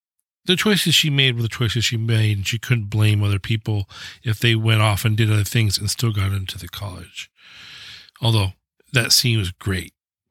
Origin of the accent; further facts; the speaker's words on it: Seattle, Washington, United States; I mean, the UW, not so much because I grew up in Seattle